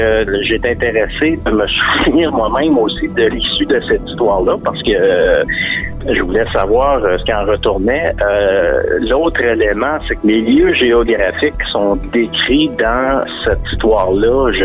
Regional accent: Sept-Îles, Quebec, Canada; parce que Sept-Îles, c'est ma ville natale.

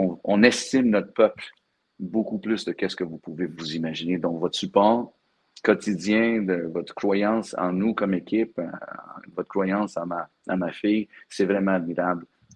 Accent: Quebec, Canada; now in United States; on est tellement fiers de toujours représenter, bien sûr, le Canada, bien sûr, le Québec, parce qu'on vient du Québec.

